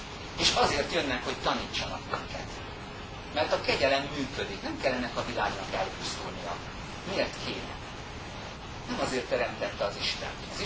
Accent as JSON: {"language": "Hungarian", "country": "Hungary", "said": "Idegen szóval raster háló, de mi magyarok vagyunk"}